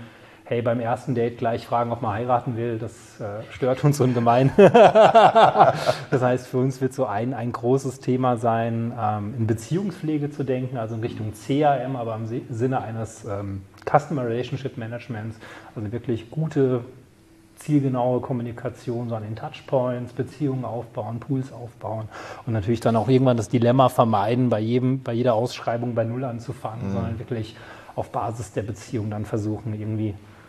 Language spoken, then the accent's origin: German; Switzerland; als Schweizer HR-Papst?